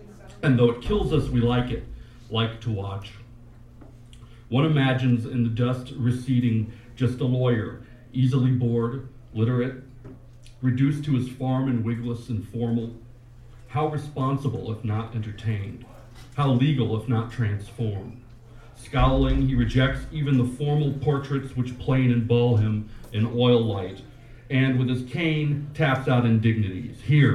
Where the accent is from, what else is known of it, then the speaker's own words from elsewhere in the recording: Chicago, Illinois, United States; now in New York, United States; We both moved to New York. We're both from Chicago.